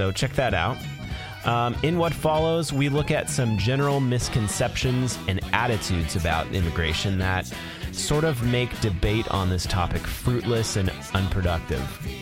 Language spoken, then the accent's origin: English; Sedro-Woolley, Washington, United States; I grew up in Cedar Woolley.